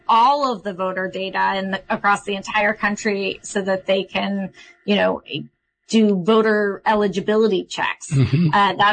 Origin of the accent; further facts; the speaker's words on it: United States; born there; Now, I was born in the United States. I've always been a citizen.